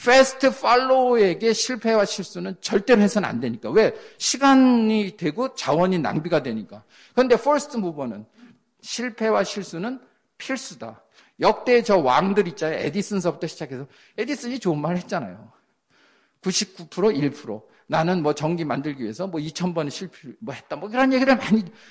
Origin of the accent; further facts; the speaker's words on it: South Korea; 제가 한국 사람이잖아요.